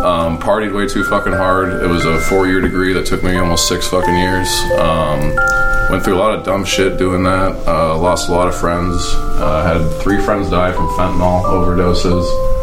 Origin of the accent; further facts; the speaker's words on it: Utah, United States; also born or lived in Chicago; I was born in Cooks County Masonic Hospital in Chicago, Illinois. I was born with yellow skin and a cone head, but as you can see, I got better. And then Mother Dearest decided, oh yeah, hey, I think I'm gonna ship my kid out to fucking Utah